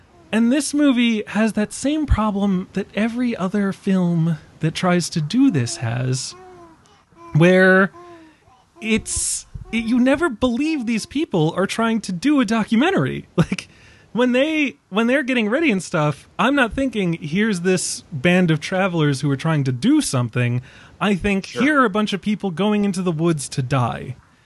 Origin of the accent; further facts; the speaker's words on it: Maryland, United States; So I am from Maryland.